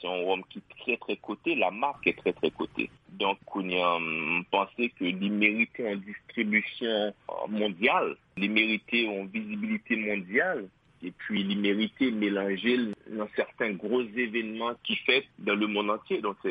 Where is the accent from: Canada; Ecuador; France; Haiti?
Haiti; en tant qu'Haïtien, je pense que tout Haïtien connaît